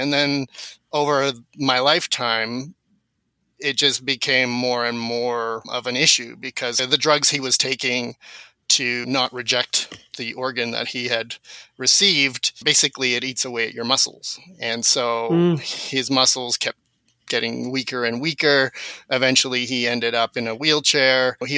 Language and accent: English; Canada; also born or lived in South Africa; So they really identified more as South African, whereas my earlier memories are as being a Canadian.